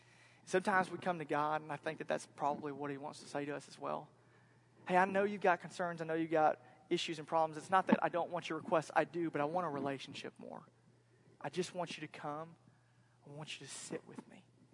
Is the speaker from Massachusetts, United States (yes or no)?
no; Florida, United States; I grew up in Central Florida. I grew up an hour away from the beach.